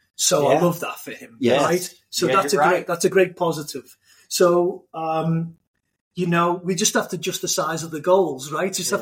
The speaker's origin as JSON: {"language": "English", "region": "England", "country": "United Kingdom", "said": "For me, as an English player, if you look at all of the English players of his generation"}